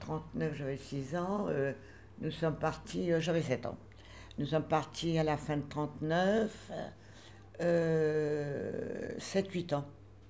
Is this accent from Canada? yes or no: no; Amiens, Hauts-de-France, France; 8 jours après, ils étaient chez nous à Amiens. Ils ont foutu le feu à la ville. Et là, on a commencé, nous les enfants, à comprendre que c'était pas normal.